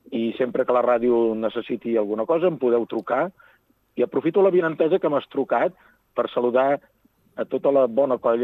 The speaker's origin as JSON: {"language": "Catalan", "region": "Catalonia", "country": "Spain"}